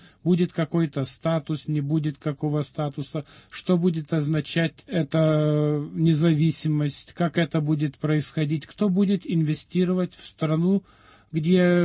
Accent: Lithuania; я сам литовец, но в Литве никогда не было такого ощущения

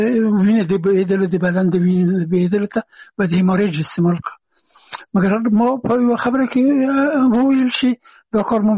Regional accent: Afghanistan; هغه زه نه پېژندلم چې زه هم افغان یم او ما ته یې نه پېژندو چې افغان یم

